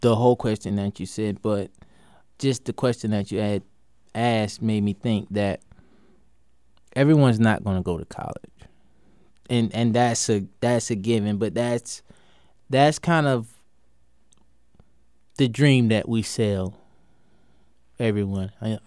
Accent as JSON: {"language": "English", "town": "Wilmington", "country": "United States", "tie": "born or raised there"}